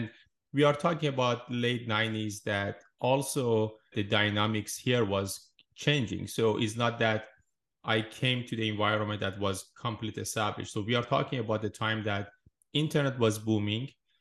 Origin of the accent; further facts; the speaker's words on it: Iran; moved away as an adult; I graduated from computer engineering back in Iran. I grew up in Iran and I started to basically building on my own business.